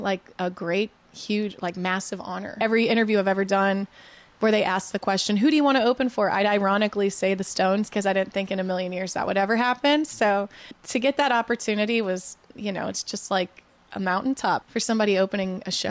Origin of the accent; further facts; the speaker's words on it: Kansas City, Missouri, United States; I mean, I grew up in Kansas City.